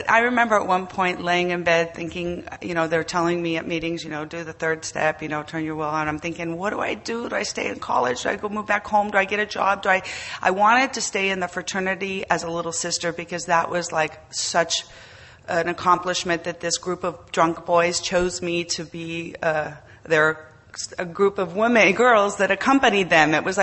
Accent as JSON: {"language": "English", "region": "California", "country": "United States", "lives_now": "Monterrey, Mexico", "said": "And I'm from California, but I live in Monterrey, Mexico."}